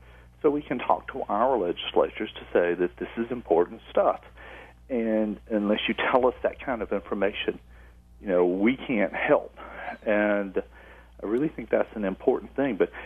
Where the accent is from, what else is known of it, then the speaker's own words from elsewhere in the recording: the South, United States; I grew up in the South, and I've always had cruddy teeth.